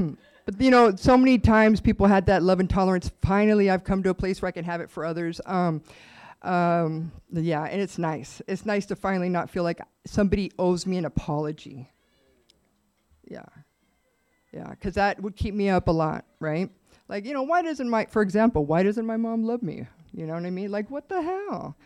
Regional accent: Chula Vista, California, United States; I grew up in Chula Vista for the first 10 years

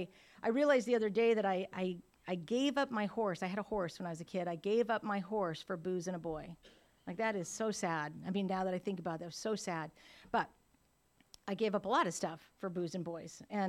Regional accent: California, United States; Like, I grew up in the Santa Cruz Mountains of California, so we would go down to Santa Cruz and go to beach parties and keggers and all kinds of stuff

